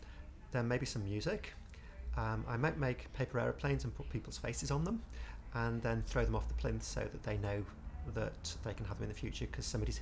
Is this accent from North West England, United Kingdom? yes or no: yes; Liverpool, North West England, United Kingdom; now in Sutton Coldfield, United Kingdom; I'm 44. I come from Sutton Coldfield in Birmingham but originally from Liverpool.